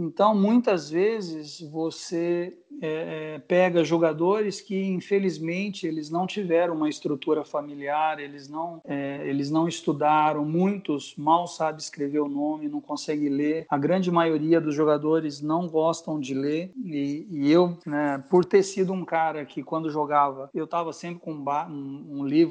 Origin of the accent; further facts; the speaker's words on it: Franca, São Paulo, Brazil; eu fui criado no interior, em Franca, perto de Ribeirão Preto. Cresci jogando futebol na várzea, futebol de rua.